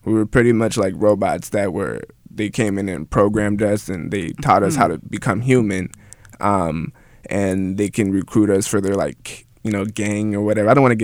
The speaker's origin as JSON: {"language": "English", "town": "Glendale", "region": "Arizona", "country": "United States", "said": "I'm from Phoenix, Arizona, where it gets really, really hot."}